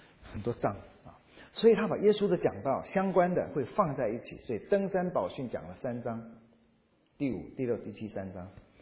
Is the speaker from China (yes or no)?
yes; China; 有些人是我们中国人的古画叫做工笔画